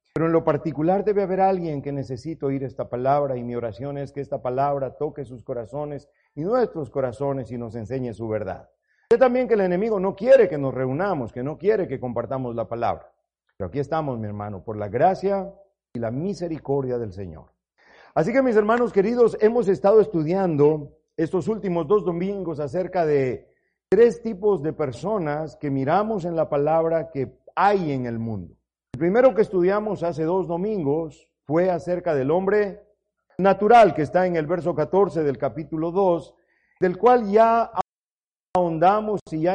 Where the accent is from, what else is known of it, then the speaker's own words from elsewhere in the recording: Ecuador; Yo recuerdo cuando crecimos allá en Ecuador, mi amado era precioso, salía con mis hermanos a jugar pelota en la calle